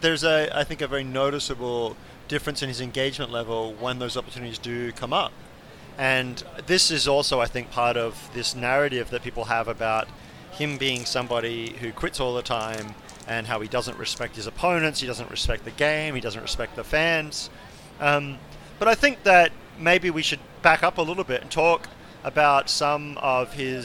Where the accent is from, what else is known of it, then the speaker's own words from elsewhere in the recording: Australia; Like, to as a junior growing up in Australia, to go and play any of the big, really tough tournaments against other international players, you have to be on a plane for at least 13 or 14 hours.